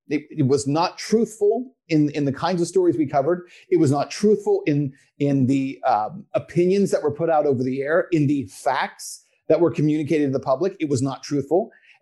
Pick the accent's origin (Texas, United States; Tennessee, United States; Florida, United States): Texas, United States; El Paso; I'm originally from El Paso, Texas. So for your viewers, Texas, right on the border with Mexico, and El Paso itself is the primary city.